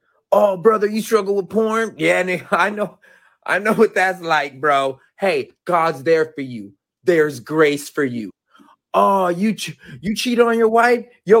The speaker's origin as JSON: {"language": "English", "country": "United States", "tie": "born there", "said": "Hella grateful that I was born in America where I have a church in every freaking corner"}